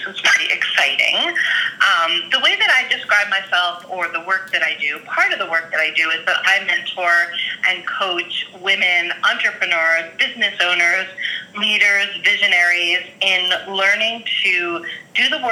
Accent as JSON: {"language": "English", "town": "New York City", "region": "New York", "country": "United States", "tie": "born or raised there", "said": "I grew up in New York City in 1970s, 1980s, New York City, and had kind of a turbulent childhood."}